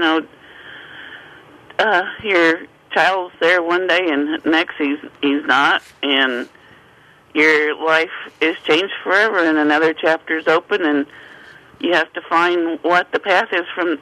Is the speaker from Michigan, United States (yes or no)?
no; Illinois, United States; And we're from Illinois, and so Doug's family came from Texas.